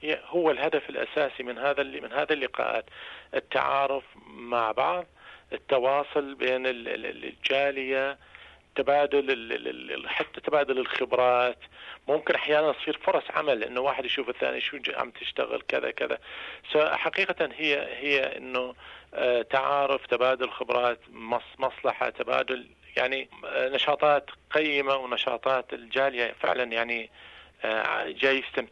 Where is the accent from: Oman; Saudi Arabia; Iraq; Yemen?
Iraq; now in Australia; إحنا كنا عراقيين وكنا واحد